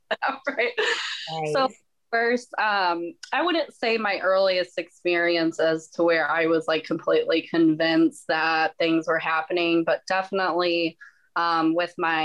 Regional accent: St. Louis, Missouri, United States; I'm from St. Louis.

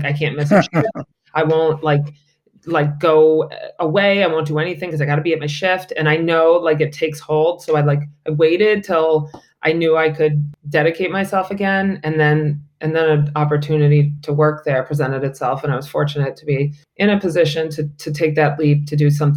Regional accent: Northborough, Massachusetts, United States; also born or lived in Fort Lauderdale, United States / Naples, United States; I grew up in Northborough and went to high school and college in Massachusetts, but ended up in Florida.

